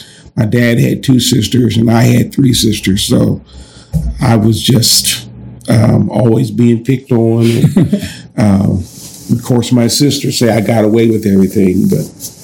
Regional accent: Columbus, Ohio, United States; we grew up on the Near East Side of Columbus until my father built a house out in what we called the Boondocks at that particular time.

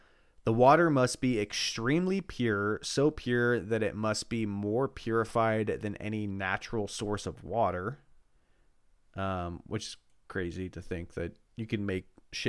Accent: Eugene, Oregon, United States; also born or lived in Los Angeles; when I lived in L.A. and I worked on sets and stuff, it was like once a month someone would be like, where are you from? And I'd be like, Eugene, Oregon. And they'd be like, are there accents from Eugene, Oregon?

